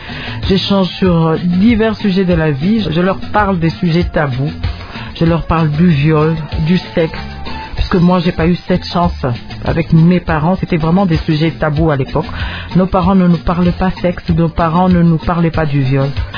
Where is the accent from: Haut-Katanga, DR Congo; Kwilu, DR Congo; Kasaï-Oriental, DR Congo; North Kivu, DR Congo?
Haut-Katanga, DR Congo; Lubumbashi; Voilà pourquoi certains collègues m'appellent … J'ai grandi au Katanga, plus précisément à Lubumbashi. J'ai fait mes études primaires et secondaires à l'Institut Madini.